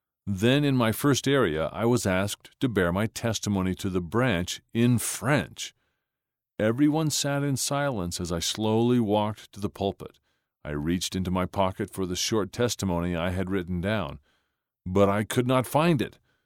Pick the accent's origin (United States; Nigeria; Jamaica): Nigeria; I'm from Nigeria, an English-speaking country.